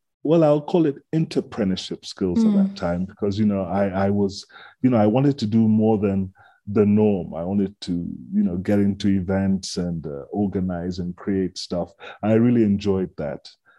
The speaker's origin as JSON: {"language": "English", "country": "Kenya", "said": "I am a Kenyan thoroughbred. my parents are from the western part of Kenya."}